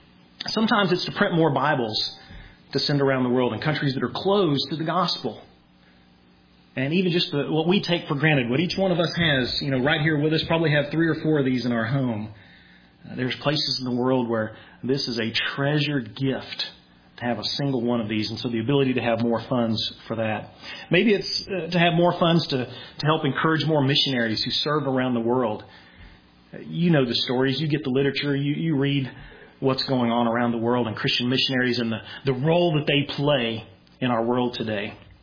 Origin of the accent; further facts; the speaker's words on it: Kahoma, United States; But I remember I have fond memories of growing up in Kahoma.